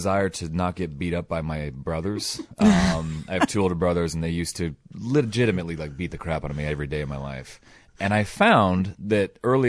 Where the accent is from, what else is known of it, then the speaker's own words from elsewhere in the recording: Littleton, Colorado, United States; also born or lived in Fort Collins; I was born in Fort Collins. I was raised in Littleton, though.